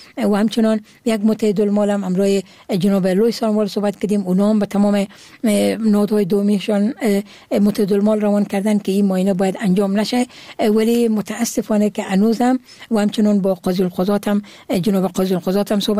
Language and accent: Persian; Herat, Afghanistan; born there; چون امی زادگاه من هرات هست